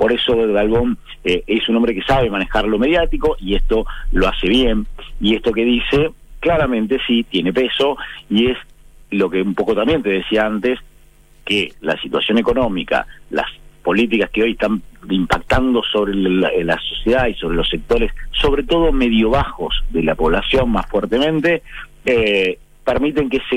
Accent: Chile; Bien, lo de desde aquí como chilenos

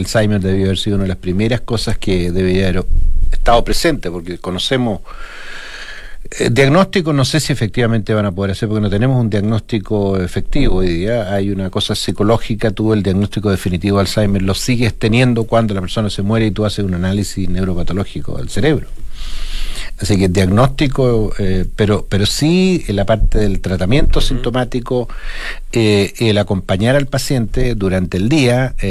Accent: Puerto Montt, Los Lagos, Chile; Yo ni siquiera soy de Punta Arenas, yo soy de Puerto Montt.

